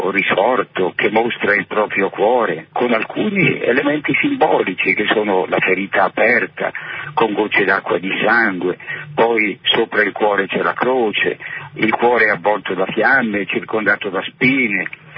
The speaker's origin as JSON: {"language": "Italian", "town": "Bergamo", "region": "Lombardy", "country": "Italy", "said": "Personalmente da Bergamasco avrei visto volentieri inserito tra questi nomi"}